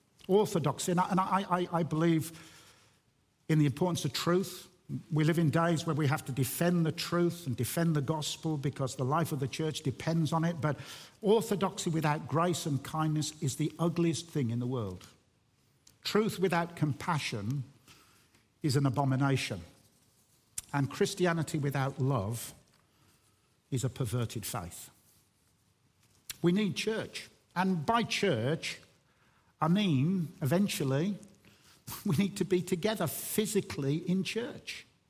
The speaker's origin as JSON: {"language": "English", "town": "Dudley", "region": "West Midlands", "country": "United Kingdom", "accent": "Dudley", "said": "how on earth can anybody listen to that accent or sound as if I'm from Dudley, of all places?"}